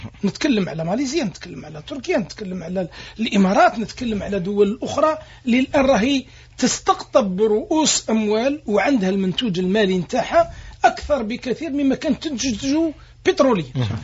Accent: Algeria; احنا عندنا في الجزائر

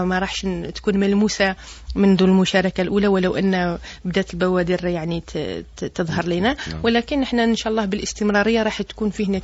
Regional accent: Algeria; يأتيوا بهذه الأفكار ويطبقوها هنا عندنا في الجزائر

